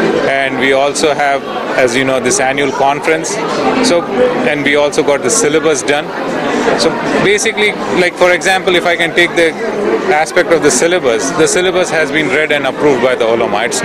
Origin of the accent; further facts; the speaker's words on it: New Jersey, United States; I'm from New Jersey.